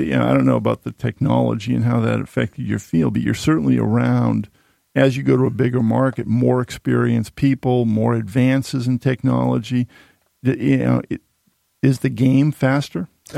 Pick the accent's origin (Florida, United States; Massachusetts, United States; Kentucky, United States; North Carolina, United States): Massachusetts, United States; Needham; I grew up on the Charles River in Needham, Mass.